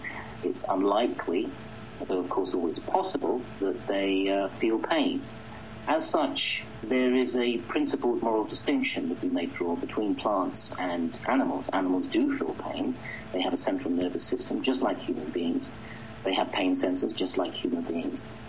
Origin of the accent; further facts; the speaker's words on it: London, United Kingdom; like most people growing up in Britain, I'm from London, England originally. I grew up in a thoroughly meat-eating environment.